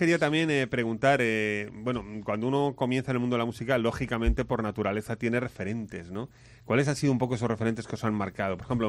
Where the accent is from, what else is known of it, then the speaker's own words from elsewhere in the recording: Madrid, Community of Madrid, Spain; Hay que perderse, yo que soy de Madrid, algún día